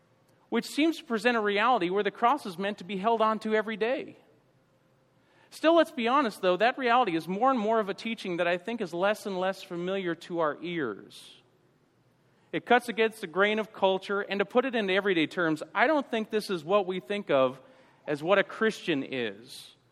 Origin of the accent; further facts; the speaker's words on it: St. Louis, Missouri, United States; I came from St. Louis, Jefferson Barracks is this way.